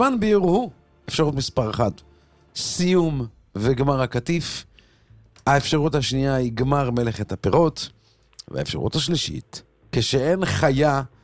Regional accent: Poland; כפולני, אני אגיד לך מה, שאני בשבת, אני ספרתי את הצלחות

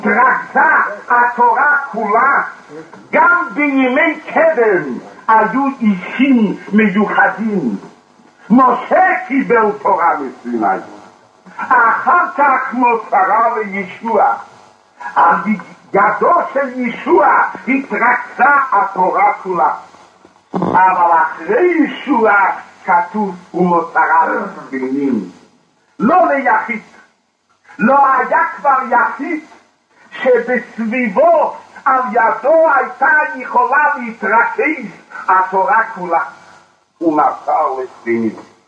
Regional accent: Jerusalem, Jerusalem District, Israel; באתי ילד קטן בירושלים, קטן מאוד, וגודלתי וחונכתי כאן בירושלים

